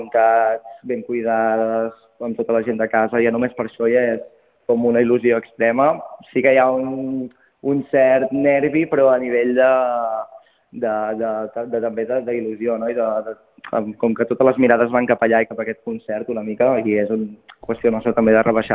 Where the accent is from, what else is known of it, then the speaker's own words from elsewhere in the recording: Torroella de Montgrí, Catalonia, Spain; amb la gent de casa, casa nostra, que som de Torroella de Montgrí nosaltres, i és el festival de casa